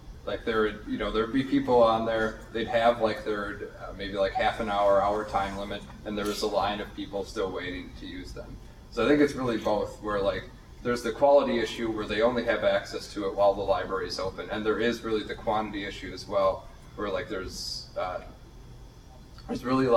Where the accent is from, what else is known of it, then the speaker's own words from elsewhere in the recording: Janesville, Wisconsin, United States; I grew up in Janesville, which is a small town. Think of like Toledo, now think of just a little bit smaller auto town. That's pretty much what Janesville is.